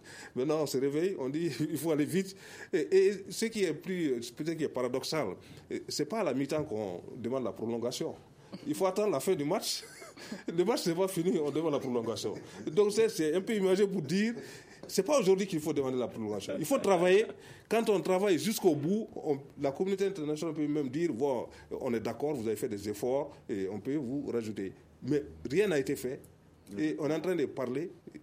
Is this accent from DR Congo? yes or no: no; Mali; Nous sommes tous des Maliens